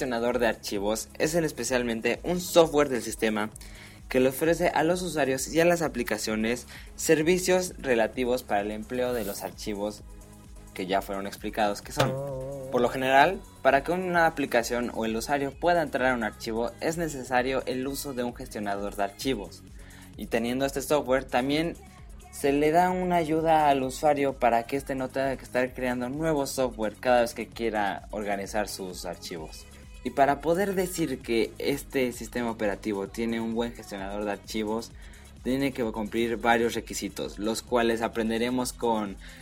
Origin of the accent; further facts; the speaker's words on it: Spain; Soy español y sé más sobre usted de esto.